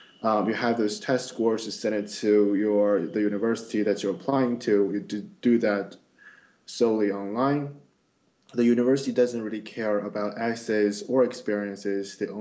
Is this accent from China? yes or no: yes; Beijing, China; moved away as an adult; now in New York, United States; I'm from China, north part of China, around Beijing area. I came to New York for my bachelor, for my graduate degree in public relations and corporate communications.